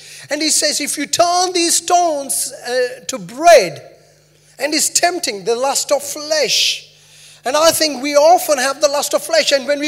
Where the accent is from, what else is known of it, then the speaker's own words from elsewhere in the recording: India; I come from India.